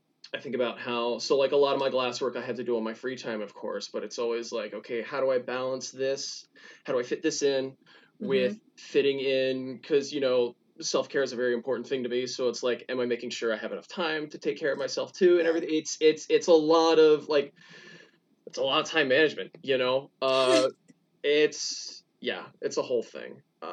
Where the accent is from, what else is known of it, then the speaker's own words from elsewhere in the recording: Greensboro, Maryland, United States; So I'm from Caroline County originally in the town of Greensboro. And it's a very small place. I am so thankful that I did get off the shore, though.